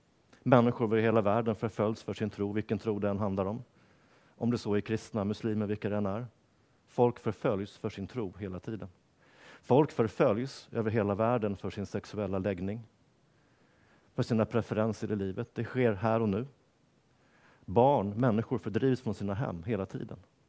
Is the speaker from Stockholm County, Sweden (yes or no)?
yes; Norrtälje, Stockholm County, Sweden; Jag växte upp i Norrtälje, en plats norr om Stockholm, 7 mil ungefär. Lite grann en småstad.